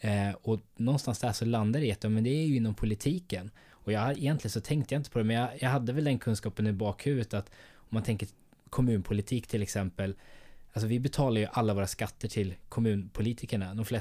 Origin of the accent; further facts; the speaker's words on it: Sweden; Jag uppfattar mig själv som svensk, men hur uppfattar andra mig?